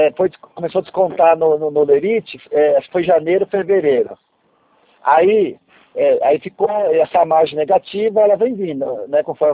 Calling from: Pirapozinho, São Paulo, Brazil; Eu estou aqui numa cidade bem ao lado de Presidente Prudente, chama Pirapozinho.

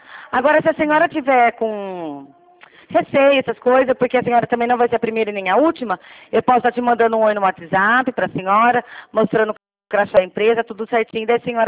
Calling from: Rio Claro, São Paulo, Brazil; Eu falo aqui de Rio Claro, São Paulo.

